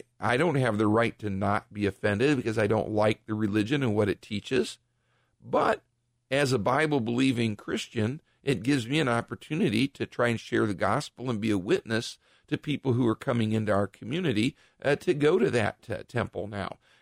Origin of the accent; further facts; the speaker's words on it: Richfield, United States; They built a Hindu temple in my hometown of Richfield